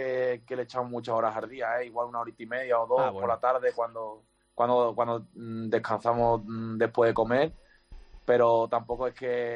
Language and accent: Spanish; La Palma del Condado, Andalusia, Spain; accent: La Palma del Condado; Sí, exactamente de ahí, de La Palma del Condado.